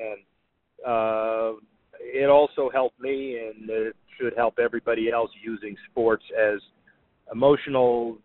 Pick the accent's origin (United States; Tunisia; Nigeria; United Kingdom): United States; Miami, Florida; to help build sports facilities in my hometown in Miami.